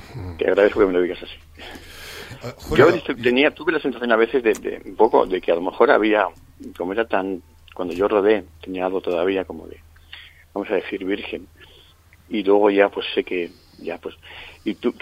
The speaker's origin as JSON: {"language": "Spanish", "region": "Cantabrian coast", "country": "Spain", "said": "Yo era poco del Mediterráneo, yo soy del Cantábrico"}